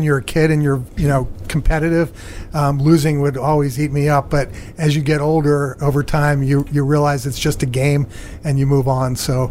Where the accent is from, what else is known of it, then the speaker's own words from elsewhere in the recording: Pennsylvania, United States; Right outside Philadelphia.